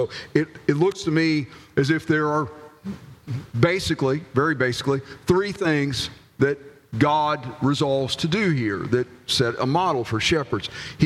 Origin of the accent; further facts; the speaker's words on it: Lexington, Kentucky, United States; I'm from Lexington, Kentucky.